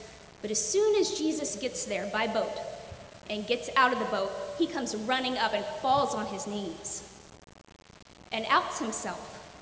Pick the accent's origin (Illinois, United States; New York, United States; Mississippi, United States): Mississippi, United States; I spent a lot of time fishing with my dad when I was growing up in Mississippi.